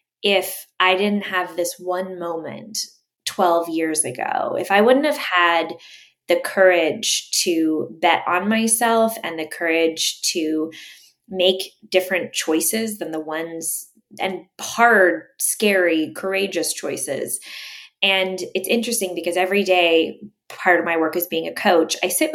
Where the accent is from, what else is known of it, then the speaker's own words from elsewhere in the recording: Canada; I'm Canadian. I was living in Edmonton, Alberta at the time.